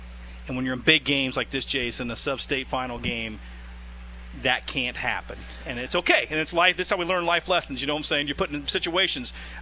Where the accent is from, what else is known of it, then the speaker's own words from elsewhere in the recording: Albia, Iowa, United States; we're from Albia, we, you know, we bleed blue